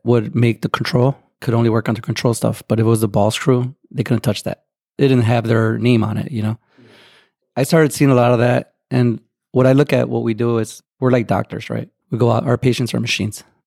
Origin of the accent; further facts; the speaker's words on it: Waukegan, Illinois, United States; Chicago, yeah. I'm from Waukegan.